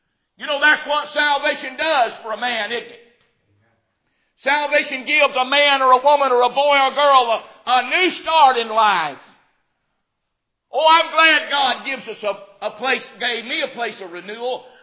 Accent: Bush, Louisiana, United States; now in Mississippi, United States; So I came from Bush, Louisiana. In fact, that's where I was born, was in Louisiana. And I got converted to Mississippi many years later.

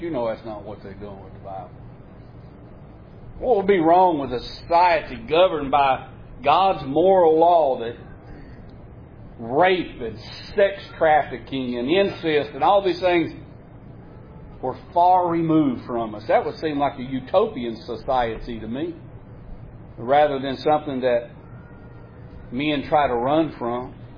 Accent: United States; we as American people have become more and more to where we will not bow to accountability, responsibility.

